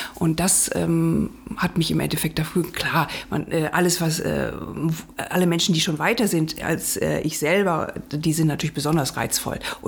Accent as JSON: {"language": "German", "region": "Rhineland", "country": "Germany", "lives_now": "Berlin, Germany", "said": "Also ich bin Rheinländerin, also ich komme vom Rhein an die Elbe, jetzt an die Spree und ich bin total naturverbunden."}